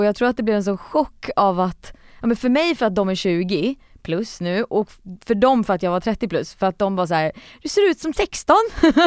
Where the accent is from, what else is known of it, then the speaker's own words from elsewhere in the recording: Västerås, Västmanland County, Sweden; Född och uppvuxen i Västerås.